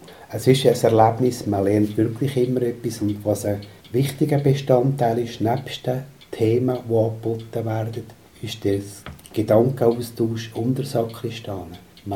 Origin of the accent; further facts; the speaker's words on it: Glarus, Switzerland; also eben als Glarner habe ich natürlich zwei Glarner-Referenten mit kennen, überzeugen und gewinnen.